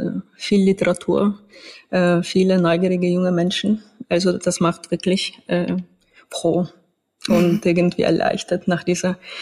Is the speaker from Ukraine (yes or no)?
yes; Ivano-Frankivsk, Ivano-Frankivsk Oblast, Ukraine; Ich war noch gestern in Ivano-Frankivsk, in meiner Heimatstadt.